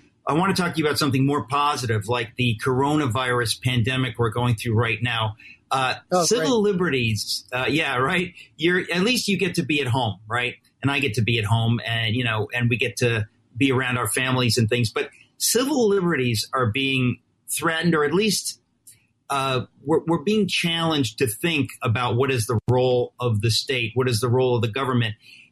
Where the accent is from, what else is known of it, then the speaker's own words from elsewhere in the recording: United States; I just have to say, as an American, I'm so sickened by this.